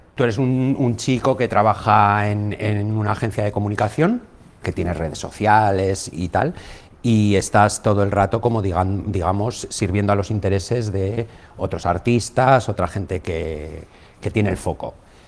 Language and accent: Spanish; Bilbao, Basque Country, Spain; Yo soy de Bilbao, o sea, aquí están las dos Euskadis.